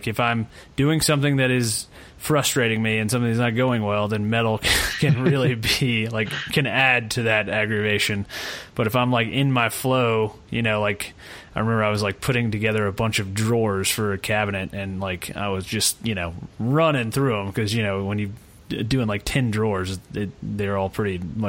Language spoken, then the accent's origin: English; Atlanta, Georgia, United States; I mean, I grew up in Atlanta, so that was kind of surrounded by a lot of that.